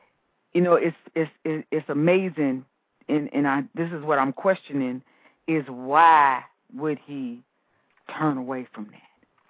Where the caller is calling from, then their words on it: Wisconsin, United States; I'm calling from the Midwest. Wisconsin, to be in particular.